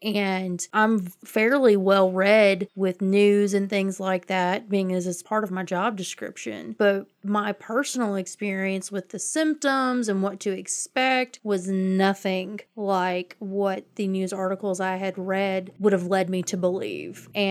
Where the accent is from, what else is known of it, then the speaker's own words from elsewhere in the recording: Mena, Arkansas, United States; Growing up, I'm from Mena, Louisiana, and so many of the tourists here are from Louisiana, are from Texas, are from Oklahoma